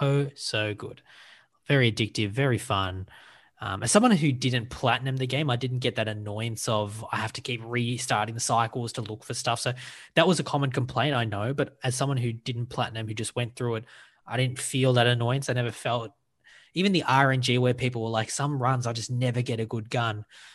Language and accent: English; Sri Lanka; also born or lived in Oman; I was born in Oman. So I'm the only one who brings some foreign. I'm Sri Lankan, but nationality wise, but born in Oman.